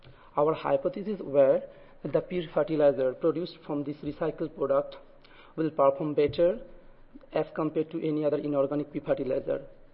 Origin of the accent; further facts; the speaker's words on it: Florida, United States; Because I'm from Florida. I'm an agricultural scientist